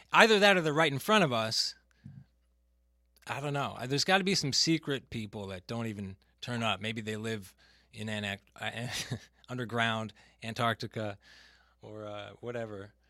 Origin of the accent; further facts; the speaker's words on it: California, United States; And I admit that because I come from California, but I live out here now.